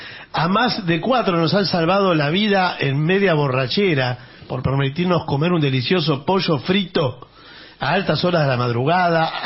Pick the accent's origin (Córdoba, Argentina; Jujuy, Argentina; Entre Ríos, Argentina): Córdoba, Argentina; now in San Francisco del Monte de Oro, Argentina; soy cordobesa, hace 8 años vivo en la zona rural de San Francisco del Monte de Oro, ahí en San Luis. Hermoso lugar